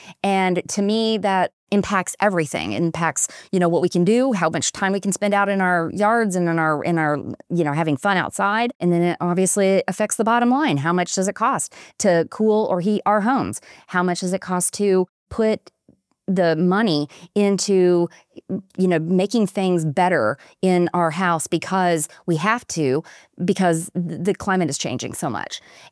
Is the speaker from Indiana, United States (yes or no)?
yes; Indiana, United States; I'm from the north. I'm from Indiana. I love snow. I love cool weather.